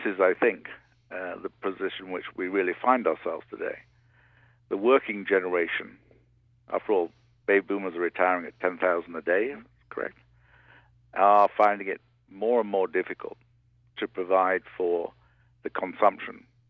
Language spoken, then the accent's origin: English; United Kingdom; moved away; 2 years into it, being a Brit.